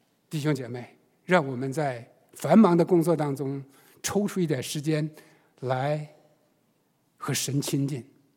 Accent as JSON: {"language": "Chinese", "country": "China", "said": "所以说我们尤其对于我们中国人来说，喜乐是我们一个重要的功课。"}